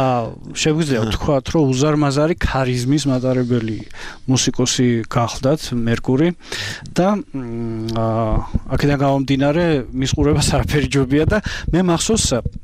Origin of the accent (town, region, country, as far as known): Kutaisi, Imereti, Georgia; born or raised there